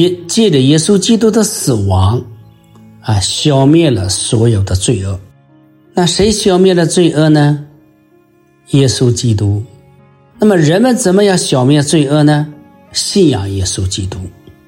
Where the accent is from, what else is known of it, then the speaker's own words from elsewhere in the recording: China; 就是我们中国人啊的圣人孔子说